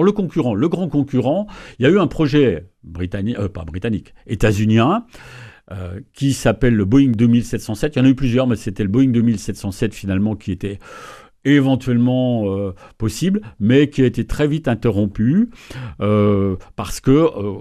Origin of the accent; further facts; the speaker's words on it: France; Nous sommes français, donc on a une vision un peu des fois franco-française.